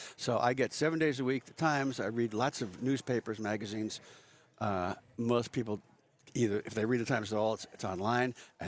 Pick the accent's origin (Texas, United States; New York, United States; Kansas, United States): New York, United States; You know, I'm a New Yorker.